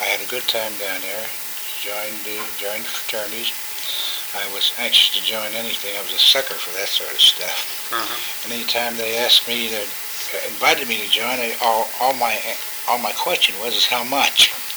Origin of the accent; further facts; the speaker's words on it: Covington, Kentucky, United States; I was born in Covington, back in Main Street. My mother was born in the same house. And my sister still lives there.